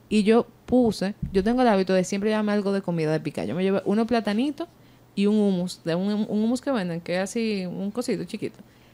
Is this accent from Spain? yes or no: no; Dominican Republic; Ahí yo me di cuenta que somos acelerados dominicanos también.